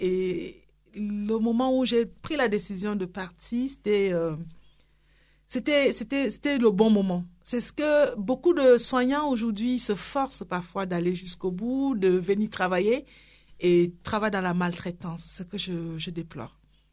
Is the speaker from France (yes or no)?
yes; Saint-Germain-en-Laye, Île-de-France, France; vient de Saint-Germain-en-Laye, la ville royale